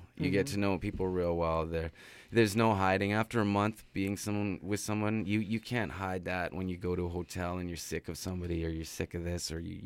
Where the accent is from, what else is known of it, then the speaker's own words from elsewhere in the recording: Vancouver, British Columbia, Canada; also born or lived in New York, United States; I'm from Vancouver. So Vancouver's a big city. I lived in New York for a little bit.